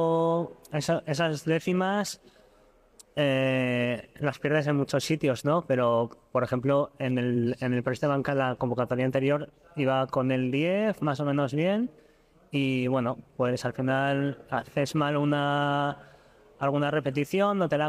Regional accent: Valle de Hecho, Aragon, Spain; now in Pamplona, Spain; Yo soy del Valle de Hecho, de hecho

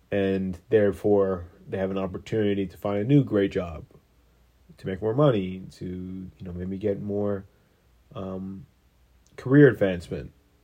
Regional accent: Israel; English is a second language; Israel got attacked, and I'm from Israel

